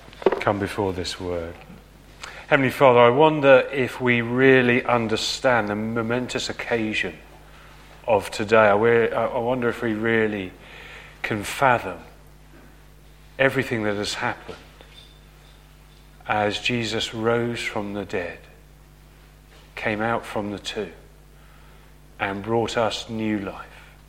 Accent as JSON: {"language": "English", "town": "Reading", "region": "South East England", "country": "United Kingdom", "tie": "born or raised there", "said": "I was a lad growing up in Reading, where life is not always as simple as it should be."}